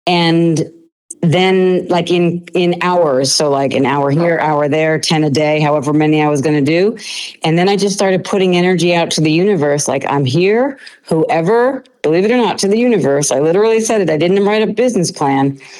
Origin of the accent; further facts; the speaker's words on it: Garden City, New York, United States; I grew up in New York, right down from a train station. I spent a lot of time in the city, Garden City, New York, Long Island.